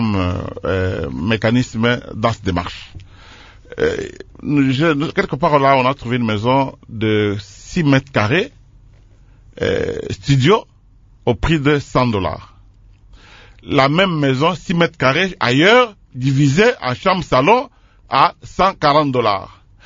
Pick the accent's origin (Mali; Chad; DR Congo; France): DR Congo; Kikwit, Kwilu; je viens de Kikwite d'ailleurs.